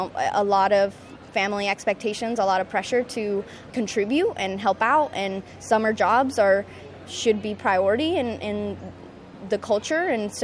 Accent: Watsonville, California, United States; I am from Watsonville, California.

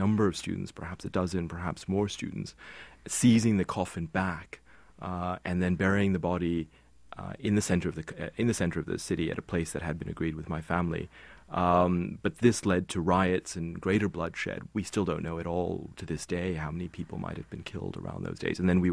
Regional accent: Riverdale, New York, United States; also born or lived in Burma; it was as much growing up in Burma as it was growing up in New York.

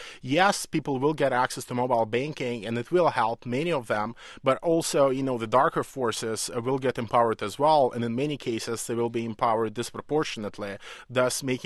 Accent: Belarus; English is a second language; as I come from one, I come from Belarus

